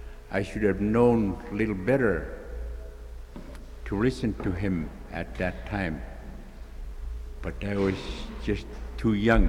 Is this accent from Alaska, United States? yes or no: yes; Koyuk, Alaska, United States; from Koyuk.